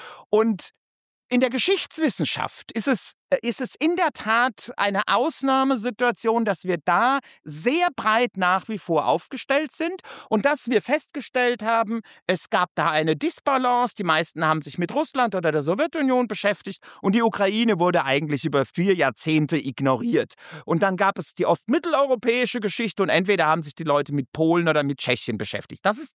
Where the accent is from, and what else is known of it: Germany